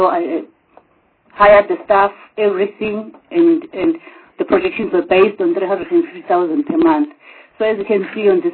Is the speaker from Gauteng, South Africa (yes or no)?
no; Durban, KwaZulu-Natal, South Africa; I'm coming from Durban. I'm coming from Durban, and I was working for the company Transnet.